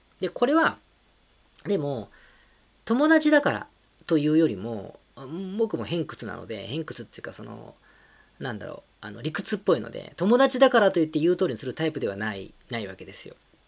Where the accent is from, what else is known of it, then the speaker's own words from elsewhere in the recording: Osaka, Japan; now in Tokyo, Japan; 僕って大阪出身なんですが、